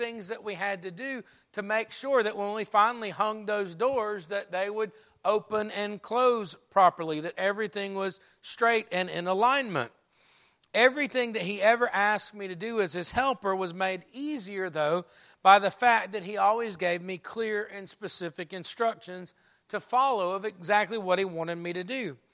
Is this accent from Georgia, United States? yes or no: yes; Conyers, Georgia, United States; I remember growing up in Conyers, Georgia, I think I went to 4 or 5 different elementary schools between kindergarten and 5th grade.